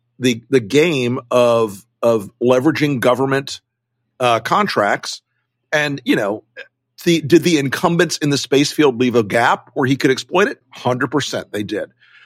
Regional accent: Florida, United States; I'm a space kid. I grew up around the space program. I grew up in Florida in the 60s.

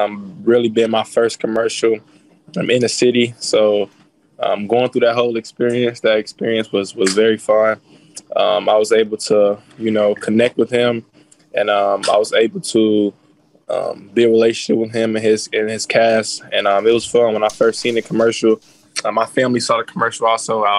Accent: Chicago, Illinois, United States; You know, I'm from Chicago, so I'm seeing all the jerseys

